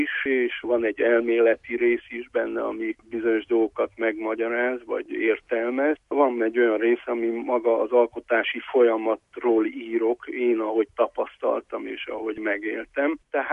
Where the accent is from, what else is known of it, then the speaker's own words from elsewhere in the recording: Dănești, Harghita, Romania; én Csíkdánfalván születtem, tehát ott nevelkedtem Csíkban